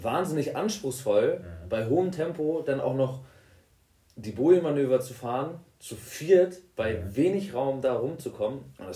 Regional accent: Stade, Lower Saxony, Germany; In Stade, wo ich herkomme, da haben wir die Altstadt und da ist der Fischmarkt.

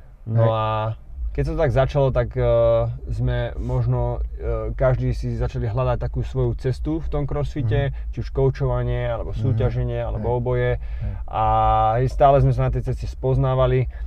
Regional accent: Nitra, Nitra Region, Slovakia; Som z Nitry, takisto jak Mikele. A študoval som v Prahe 4 roky. Neskôr som prešiel do Bratislavy

